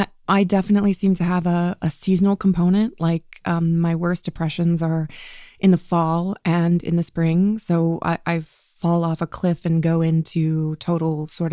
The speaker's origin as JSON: {"language": "English", "town": "Cincinnati", "region": "Ohio", "country": "United States", "tie": "born or raised there", "said": "So my best friend at the time, which is your wife, actually, was moving away from Cincinnati, my hometown, to Florida."}